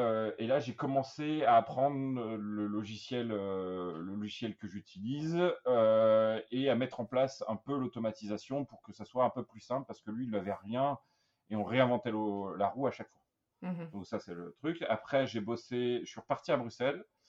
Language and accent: French; Charly, Auvergne-Rhône-Alpes, France; also born or lived in Brussels, Belgium; Donc, moi, je suis français à la base, originaire de Charlie dans le 69. Et j'ai pas été pris en France en école d'architecture.